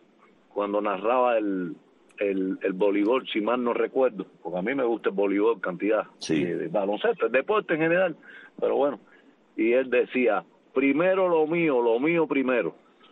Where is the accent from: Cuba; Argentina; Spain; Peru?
Cuba; Aguacate, Mayabeque; born there; yo nací en Aguacate, ahí mismo, sí. Donde estaba el Deportivo Rosario.